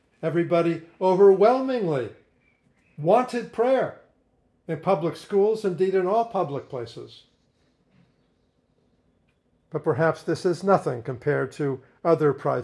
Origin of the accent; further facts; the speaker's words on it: New England, United States; You know, I'm from Northern New England